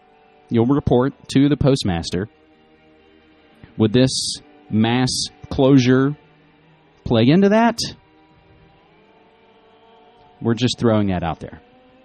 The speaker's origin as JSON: {"language": "English", "region": "West Virginia", "country": "United States", "tie": "born or raised there", "moved": "as an adult", "lives_now": "Portland, United States", "said": "West Virginia being my home state, born and bred, West by God, Virginia, 28 years, now nearly 6 years here in the People's Republic of Portlandia"}